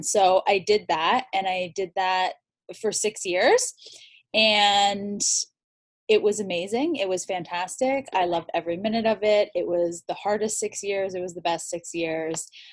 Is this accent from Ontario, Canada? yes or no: yes; Toronto, Ontario, Canada; And so I'm from Toronto